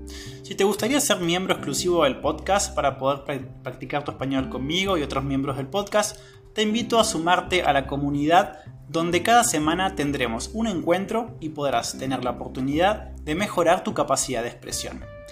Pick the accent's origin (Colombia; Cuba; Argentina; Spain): Argentina; soy de Argentina, soy tutor de español